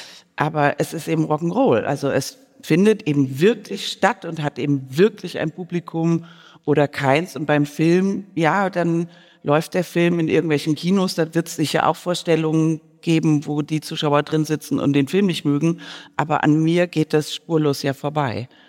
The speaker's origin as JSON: {"language": "German", "town": "Mainz", "region": "Rhineland-Palatinate", "country": "Germany", "tie": "born there", "said": "weil ich bin in Mainz geboren am 7. September"}